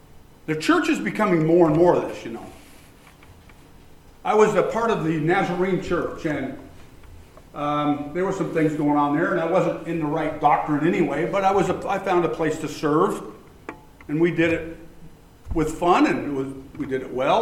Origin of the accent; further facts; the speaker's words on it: Northwest, United States; We grew up in the Northwest where they fished for a living, crab fished for a living, logged trees for a living, clam dig, all that kind of stuff you do in the nature.